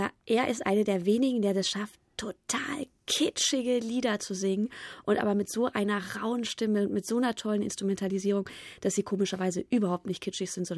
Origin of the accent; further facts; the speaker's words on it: Bavaria, Germany; also born or lived in Cologne / Berlin; Ich bin zwar in Köln geboren, aber habe da so kurz nur gelebt, dass ich da auch keinen direkten Draht zu habe. Dann eben München, Nähe von München aufgewachsen